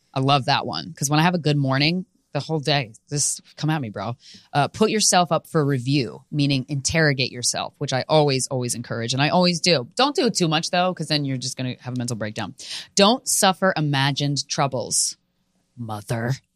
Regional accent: Kansas, United States; I'm from Kansas. All these fuckboys live in Kansas.

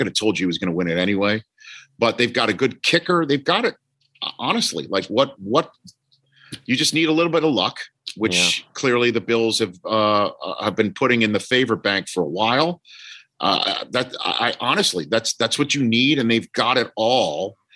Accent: Staten Island, New York, United States; And I made the mistake when early part of my NFL Network years to say what I always said growing up in Staten Island, calling Buffalo upstate New York.

